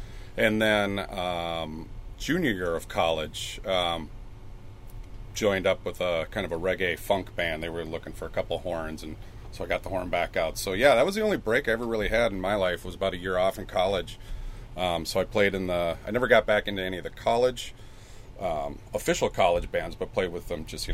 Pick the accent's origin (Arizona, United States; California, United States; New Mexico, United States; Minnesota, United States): Minnesota, United States; Watonwan County, that's where I grew up, yeah. Working on getting a gig in my hometown.